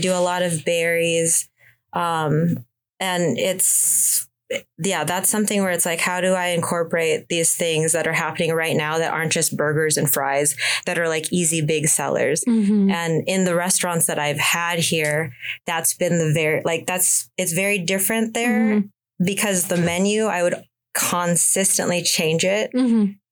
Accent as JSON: {"language": "English", "region": "Alaska", "country": "United States", "said": "like, oh yeah, I'm from Alaska, they're like, is that part of the United States?"}